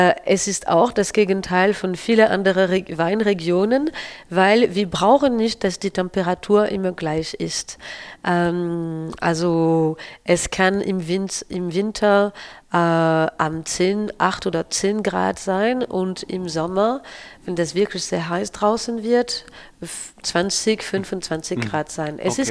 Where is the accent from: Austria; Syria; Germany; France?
France; Château-Chalon, Bourgogne-Franche-Comté; German is a second language; Also bei uns in Château Chalon